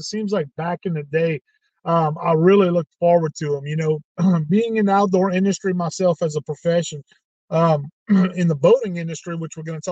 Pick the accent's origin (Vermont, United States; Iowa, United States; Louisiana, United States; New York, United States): Louisiana, United States; Gonzales; right here in my hometown of Gonzales, Louisiana, where I reside at now.